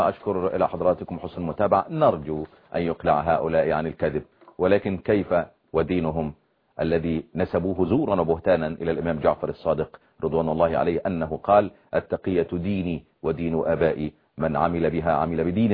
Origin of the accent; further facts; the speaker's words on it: Egypt; يا اخي بس عندنا في مصر بيقول لك خدوهم بالصوت